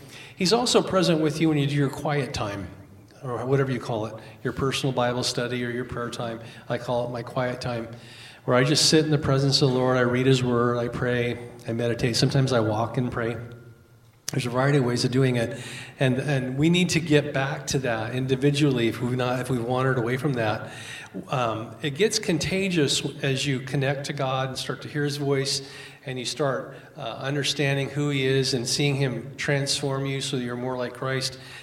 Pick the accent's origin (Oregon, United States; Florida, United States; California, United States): Oregon, United States; I grew up on the Oregon coast where most of my friends' dads were loggers, longshoremen, or fishermen, or they worked in a mill.